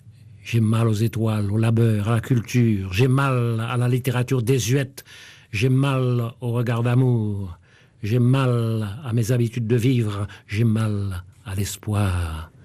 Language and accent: French; Bénet, Sud-Est, Haiti; je suis né en Haïti, dans un petit village qui s'appelle Bénet, et non loin de Jacmel. Et j'ai grandi